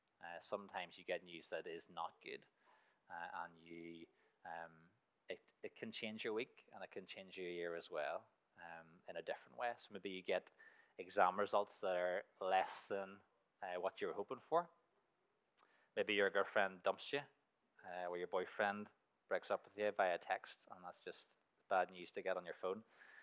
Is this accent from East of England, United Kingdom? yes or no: no; Waringstown, Northern Ireland, United Kingdom; I come from Waringstown.